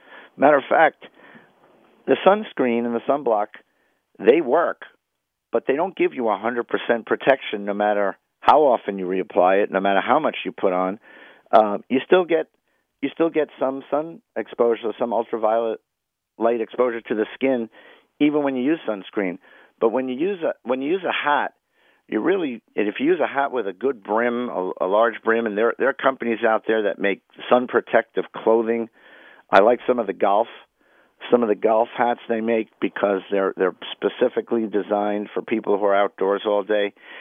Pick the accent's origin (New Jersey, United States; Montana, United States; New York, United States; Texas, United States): New York, United States; New York City; And I grew up in Washington Heights.